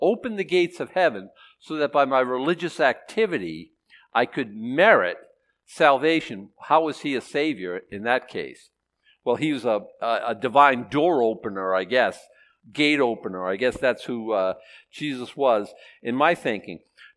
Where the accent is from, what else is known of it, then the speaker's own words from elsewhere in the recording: Boston, Massachusetts, United States; born there; I've been political my whole life. I was born in Boston, okay?